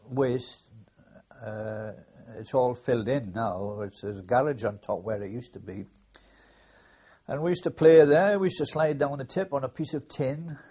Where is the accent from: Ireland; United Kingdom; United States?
United Kingdom; Newcastle upon Tyne, North East England; also born or lived in Gateshead; I was born in Bensham Road in Gateshead, and when I was young, about a year old, I went to live in Jesmond Vale.